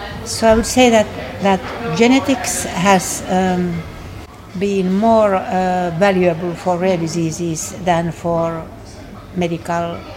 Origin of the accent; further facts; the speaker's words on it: Helsinki, Uusimaa, Finland; English is a second language; I come from Helsinki, Finland, where I have been working all my life as a clinical geneticist.